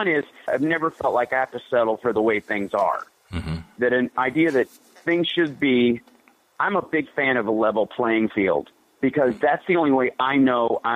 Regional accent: Kentucky, United States; I grew up in Kentucky where the whole Knights in Satan Service or, you know, Kids in Satan Service nonsense was being pushed about them.

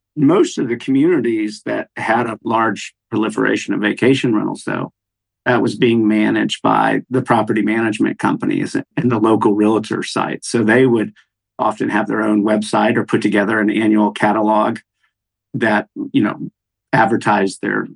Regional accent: Roswell, Georgia, United States; So I grew up in Roswell, Georgia, north of Atlanta.

